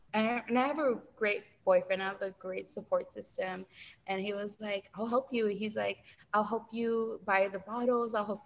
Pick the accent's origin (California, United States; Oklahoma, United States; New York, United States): California, United States; East Los Angeles; And I'm from East LA.